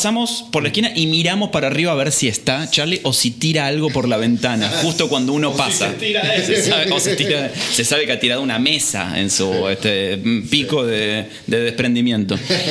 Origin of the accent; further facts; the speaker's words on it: Buenos Aires, Argentina; los que somos de Urquiza, todo el mundo sabe dónde queda